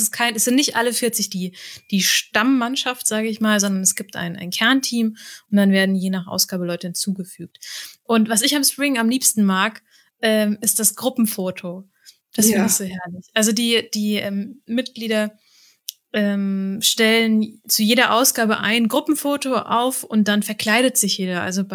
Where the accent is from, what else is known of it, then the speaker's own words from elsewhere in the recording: Hesse, Germany; die Karl-Comics sind Comics über den Spätlesereiter Karl, die spielen im Rheingau, da wo ich herkomme.